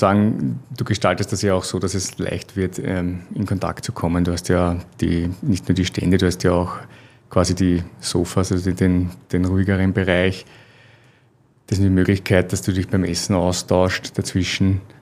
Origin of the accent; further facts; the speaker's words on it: Austria; Ich bin Österreicher und war sehr oft schon in Deutschland